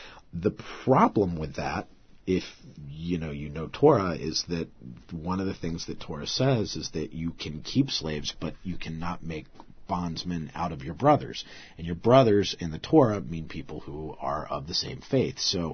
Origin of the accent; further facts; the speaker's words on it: Richmond, Virginia, United States; because I was born in Richmond and raised there, and so I knew the area of town that they were talking about, and, you know, I grew up in the town